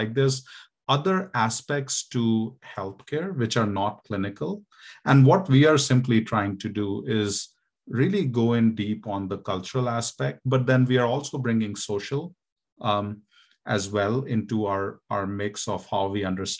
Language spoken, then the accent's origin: English; India; I was born and raised in India.